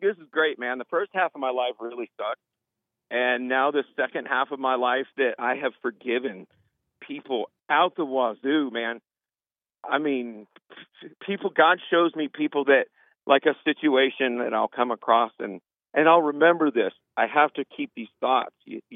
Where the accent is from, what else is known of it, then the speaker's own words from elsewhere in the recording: West Coast, United States; I'm actually from the East Coast, but lived on the West Coast, grew up on the West Coast, and then moved back to the East Coast, and then have trotted around the United States all ever since.